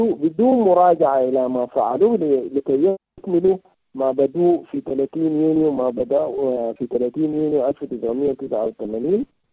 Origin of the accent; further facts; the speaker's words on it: Sudan; في بلدنا السودان